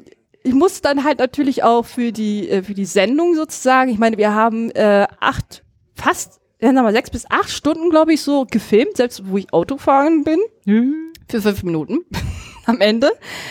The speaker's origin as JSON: {"language": "German", "region": "North Rhine-Westphalia", "country": "Germany", "said": "Ich komme ja aus dem Ruhrgebiet."}